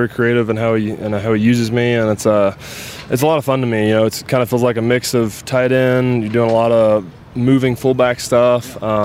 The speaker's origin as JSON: {"language": "English", "region": "Georgia", "country": "United States", "tie": "born or raised there", "said": "growing up in Georgia, being a Bulldogs fan, a Falcons fan"}